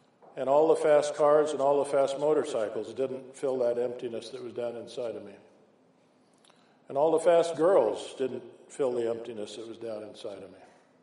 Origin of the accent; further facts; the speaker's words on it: Minnesota, United States; When you're a little boy growing up in Minnesota, you know, you think foreign travel is driving the tractor to the end of the corn row.